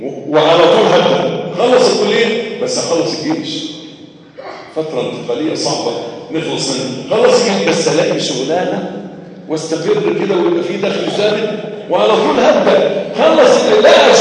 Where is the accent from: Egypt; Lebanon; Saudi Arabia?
Egypt